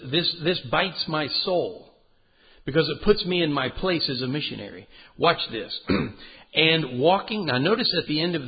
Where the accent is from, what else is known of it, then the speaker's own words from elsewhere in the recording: Indiana, United States; Oh, well, I'm from Indiana. What can you expect, you know?